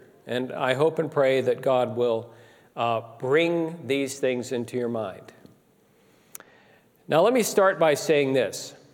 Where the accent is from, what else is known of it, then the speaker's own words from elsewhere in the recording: Colorado, United States; Now, just remember, I'm from Colorado, and we have cattle all over the place in Colorado, so I know how to herd people.